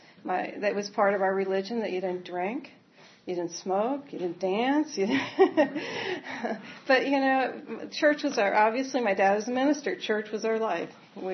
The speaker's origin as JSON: {"language": "English", "country": "Canada", "tie": "born there", "said": "You know, I was born in Canada."}